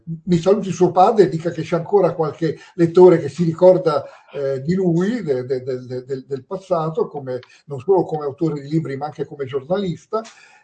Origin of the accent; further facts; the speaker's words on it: Rome, Lazio, Italy; fu proiettato a Roma, io sono di Roma